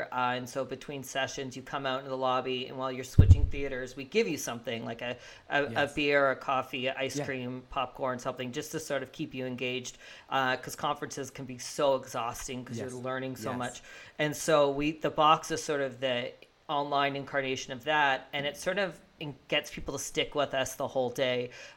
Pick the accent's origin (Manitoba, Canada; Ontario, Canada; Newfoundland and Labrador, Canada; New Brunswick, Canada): New Brunswick, Canada; Fredericton; Oh, I'm from Fredericton